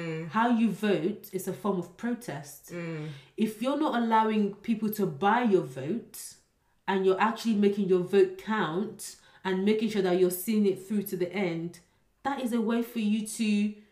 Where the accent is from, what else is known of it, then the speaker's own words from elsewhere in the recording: Nigeria; one of the things growing up in Nigeria, they always say, oh, you're the leaders of tomorrow